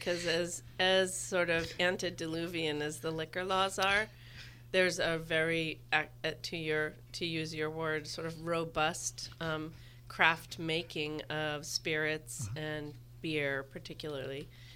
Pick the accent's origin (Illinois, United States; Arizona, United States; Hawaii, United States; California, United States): Arizona, United States; Flagstaff; now in Boulder, United States; because we came from Flagstaff, you know, you don't wave at every car